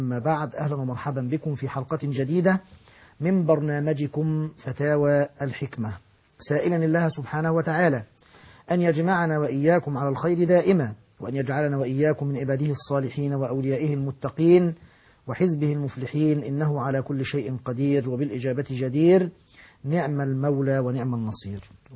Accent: Ajhour al-Kubra, Qalyubia, Egypt; وهو من بلدتنا من قريتنا أجهور الكبرى

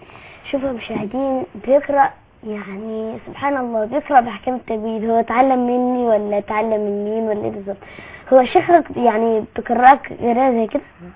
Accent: Egypt; ما كلنا من مصر.

